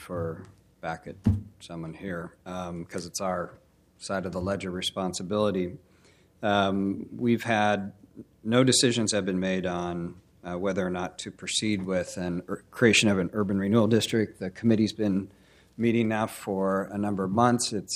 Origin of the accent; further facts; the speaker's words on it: Montana, United States; I'm from Montana originally, and we kind of pause a lot.